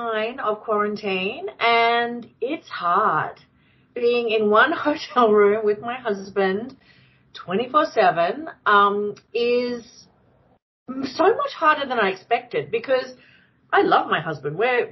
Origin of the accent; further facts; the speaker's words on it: Kingaroy, Queensland, Australia; I was born in Brisbane and then grew up in Kingaroy. And Kingaroy is very well known in Queensland because it's a tiny town of only, like, when I was living there, 5,000 people.